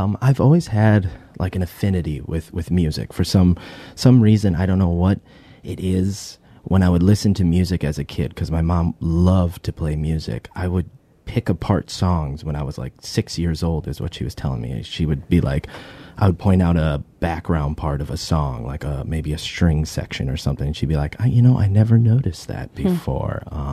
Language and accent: English; Parkston, South Dakota, United States; I grew up in Parkston, South Dakota, okay. On a farm just right outside of there.